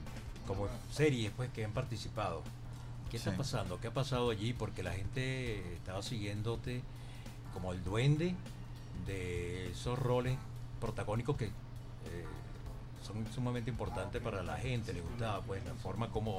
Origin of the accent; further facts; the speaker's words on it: Argentina; yo por ejemplo, yo soy argentino.